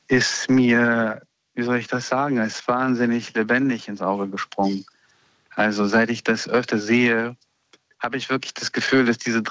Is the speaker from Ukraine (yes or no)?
yes; Ukraine; first language Russian; German is a second language; weil ich Freunde in meiner Geburtsstadt immer noch habe, weil ich zwar aus der Ukraine komme und immer noch Russisch spreche. Das ist weiterhin meine Muttersprache